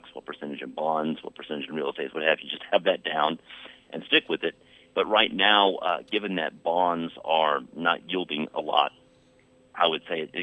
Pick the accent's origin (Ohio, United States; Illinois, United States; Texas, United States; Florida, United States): Texas, United States; I'm from Texas, so clearly I'm biased here